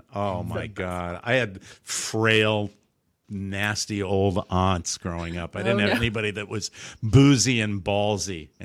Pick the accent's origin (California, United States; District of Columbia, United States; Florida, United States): Florida, United States; We could do that where I'm from Southwest Florida.